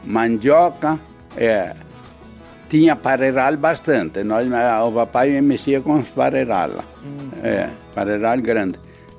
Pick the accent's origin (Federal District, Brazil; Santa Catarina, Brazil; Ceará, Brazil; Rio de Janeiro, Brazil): Santa Catarina, Brazil; Joaçaba; born there; Em Santa Catarina, no município de Joaçaba.